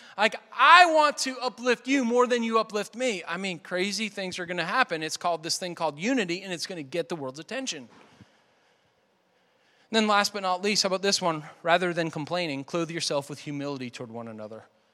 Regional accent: Northeast, United States; So it's kind of like I grew up in the Northeast, kind of close to Canada

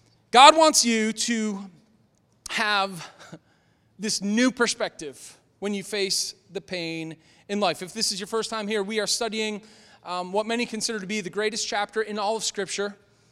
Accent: Northeast, United States; I grew up in the Northeast. We had the White Mountains.

